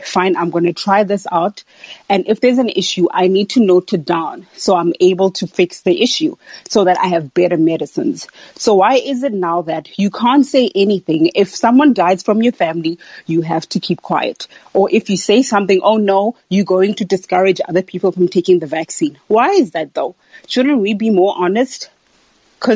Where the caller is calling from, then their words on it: South Africa; I'm calling from South Africa.